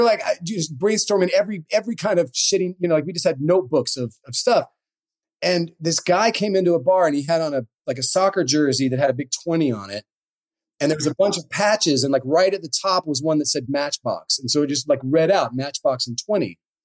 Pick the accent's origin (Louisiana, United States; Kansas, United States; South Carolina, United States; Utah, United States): South Carolina, United States; I mean, I grew up in South Carolina.